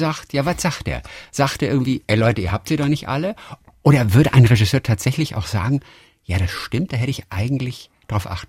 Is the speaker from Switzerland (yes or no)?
no; Lübeck, Schleswig-Holstein, Germany; born there; Aber Lübeck ist die Geburtsstadt.